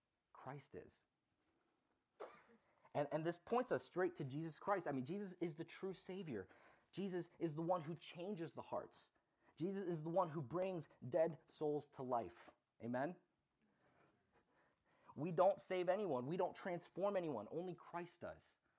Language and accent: English; Pennsylvania, United States; I'm from Lancaster County originally. You know, farmers, they work hard.